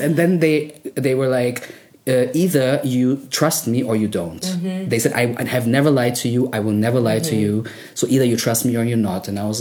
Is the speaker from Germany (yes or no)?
yes; Germany; English is a second language; Me growing up in Germany